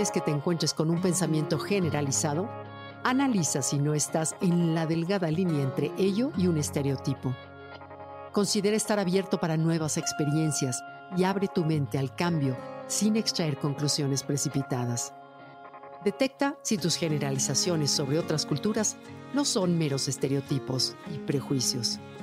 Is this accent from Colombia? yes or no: no; Mexico; sí, soy mexicana. Mis hermanos y yo nacimos en el mismo país, en la misma ciudad. Crecimos juntos y fuimos a las mismas escuelas.